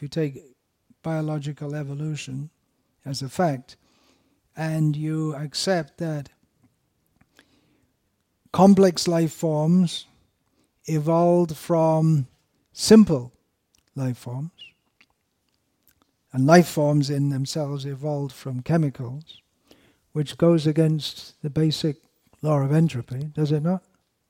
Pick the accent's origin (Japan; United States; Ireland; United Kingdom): United Kingdom; England; When I was growing up in Merry England, we heard about computers.